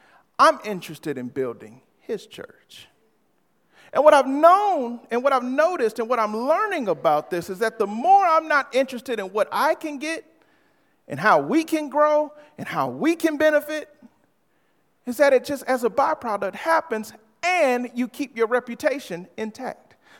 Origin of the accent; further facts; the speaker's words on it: Farmington Hills, Michigan, United States; also born or lived in Detroit; I remember growing up in Detroit, Farmington Hills area, and across the street from me, my best friend was a Jewish individual.